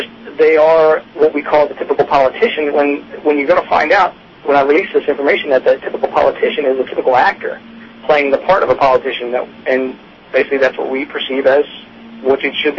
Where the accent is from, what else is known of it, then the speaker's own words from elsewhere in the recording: Philadelphia, Pennsylvania, United States; Me growing up in Philadelphia, that's where everybody went, of course.